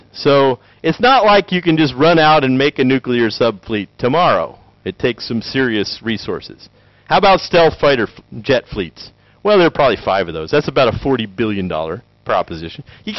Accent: Tennessee, United States; I can say that because I'm from Tennessee where they invented it, right?

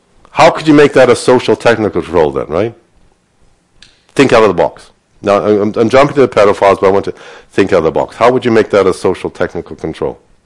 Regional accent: Canada; since I'm Canadian, I'm not really American.

